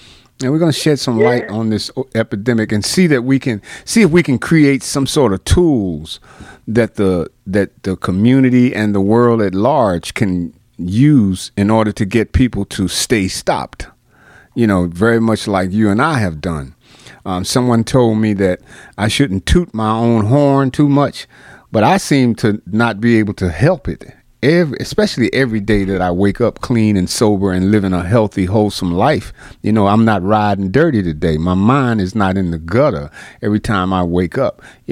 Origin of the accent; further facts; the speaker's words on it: Newark, New Jersey, United States; we're going to talk about our life growing up in Newark, New Jersey